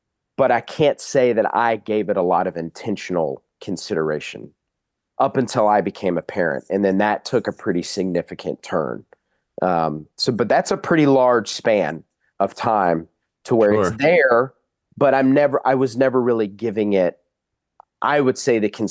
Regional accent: Dublin, Georgia, United States; born there; I don't remember being told that I was born in Dublin, Georgia.

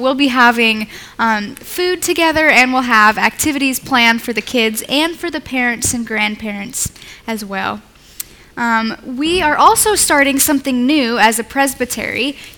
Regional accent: United States; now in United Kingdom; An also very exciting thing for me as an American

